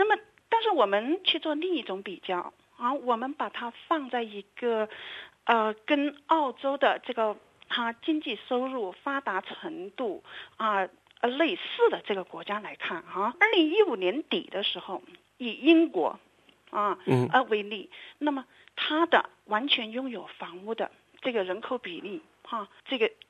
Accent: China

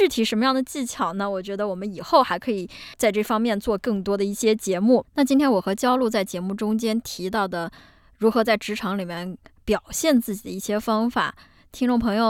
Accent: China; 我们中国人

